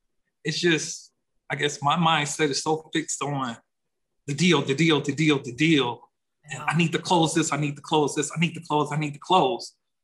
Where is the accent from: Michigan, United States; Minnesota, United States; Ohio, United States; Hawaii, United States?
Michigan, United States; Detroit; I'm from Detroit, Michigan originally. My father worked at Ford or General Motors. Yeah. My mom stayed at home. It was 6 of us.